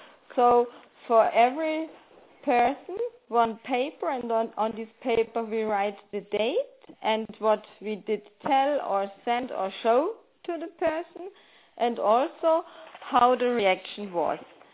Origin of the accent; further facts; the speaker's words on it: Germany; now in Mallorca, Spain; It's my birthday today. I'm from Germany, but I live quite a few years already on Mallorca.